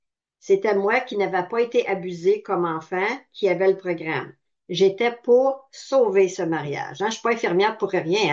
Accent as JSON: {"language": "French", "town": "Gatineau", "region": "Quebec", "country": "Canada", "said": "Je viens de Gatineau, Québec, Canada."}